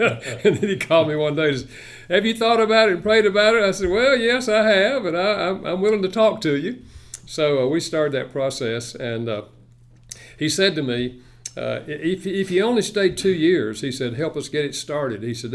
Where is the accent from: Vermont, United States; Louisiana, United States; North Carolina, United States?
North Carolina, United States; China Grove; Well, I grew up in China Grove, a few miles south of here.